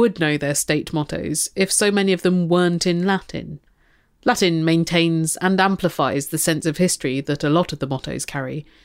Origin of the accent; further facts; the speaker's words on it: England, United Kingdom; As an English person, I often struggle to reconcile myself to the legacy of my country's historical foreign policy.